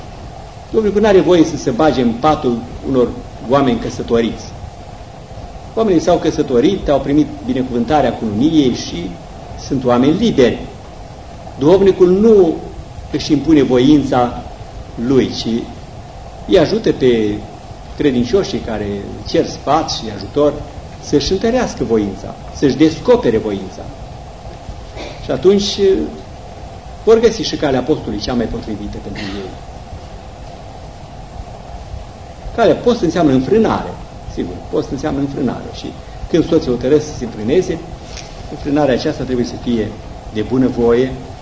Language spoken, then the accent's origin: Romanian; Romania; born there; eu dacă m-am născut în România, am mult mai multe șanse să mă căsătoresc, sau am avut mai multe șanse să mă căsătoresc cu o româncă decât cu o unguroaică sau cu o bulgăroaică, nu?